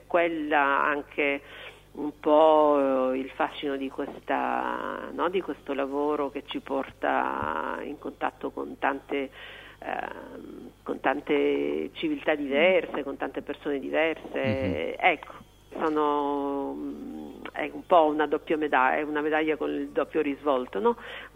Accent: Palermo, Sicily, Italy; Io sono palermitana.

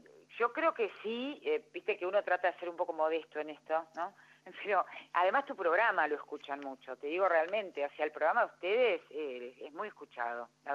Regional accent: Buenos Aires, Argentina; now in Neuquén, Argentina; yo soy extranjera en este sentido, pues soy de Buenos Aires, de la capital

